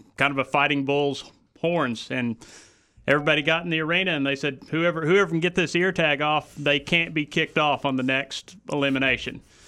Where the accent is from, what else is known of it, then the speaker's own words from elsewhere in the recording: New Mexico, United States; now in Waco, United States; I came from there lately. I'm originally from New Mexico.